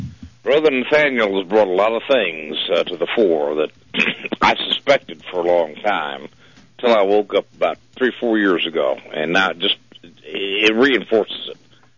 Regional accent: Oklahoma, United States; I myself, I'm from Oklahoma. I am a quarter Cherokee, a member of the Cherokee Nation.

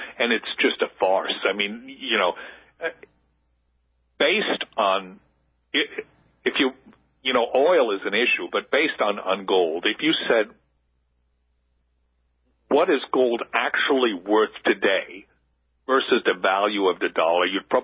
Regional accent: New Hampshire, United States; that infamous meeting in New Hampshire, my home state, in the White Mountains

